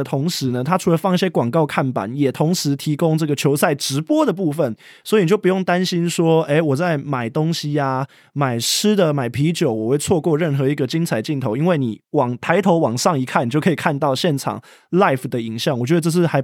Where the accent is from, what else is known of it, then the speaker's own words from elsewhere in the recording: Taiwan; 在那一刻你真的会觉得以一个身为台湾人而自豪